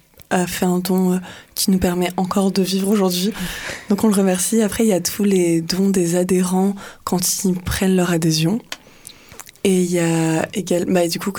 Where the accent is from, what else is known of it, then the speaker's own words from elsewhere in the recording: Toulouse, Occitanie, France; Je trouve ça vraiment important, en tant que Toulousaine et heureuse de l'être